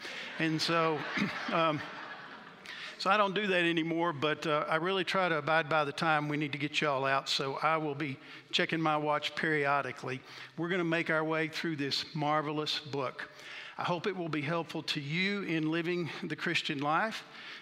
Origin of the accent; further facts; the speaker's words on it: Jacksonville, Texas, United States; We are native Texans. My wife Kathy and I grew up in Jacksonville behind the Pine Curtain, if you know what I mean.